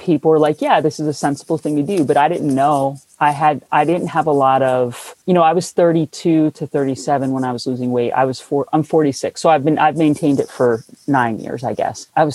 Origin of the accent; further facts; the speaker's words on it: New Jersey, United States; People around here say pop. I'm from New Jersey. If you say pop, someone punches you in the face.